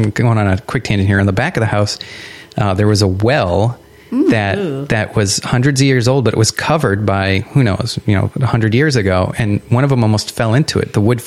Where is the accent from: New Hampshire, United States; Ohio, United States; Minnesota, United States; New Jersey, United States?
New Hampshire, United States; we grew up in New Hampshire, and New Hampshire is like the epicenter, or at least New England, of scariness in.